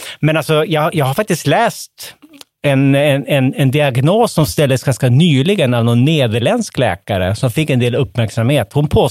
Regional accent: Västerbotten County, Sweden; men alltså som västerbottning som vet att även de vackraste fiskeplaner

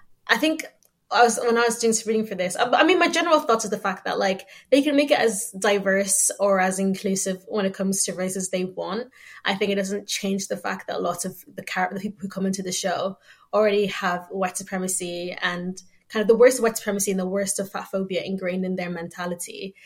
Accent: Ireland; I grew up in Ireland

